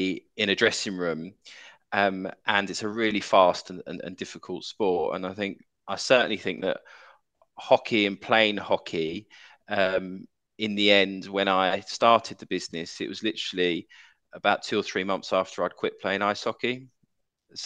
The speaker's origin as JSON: {"language": "English", "town": "Brixton", "region": "London", "country": "United Kingdom", "tie": "born or raised there", "said": "I was brought up in South London. I was brought up in Brixton, went to quite rough state schools, and was brought up in a very cosmopolitan area and very, very multicultural."}